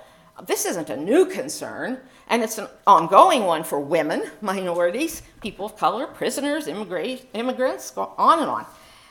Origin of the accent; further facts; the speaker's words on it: Pennsylvania, United States; Three Mile Island happened in my home state of Pennsylvania.